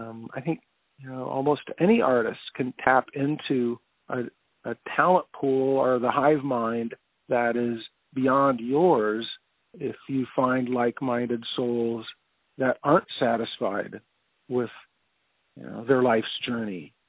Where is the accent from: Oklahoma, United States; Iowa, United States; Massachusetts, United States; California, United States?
Iowa, United States; I often reference the home I grew up in and my hometown in Iowa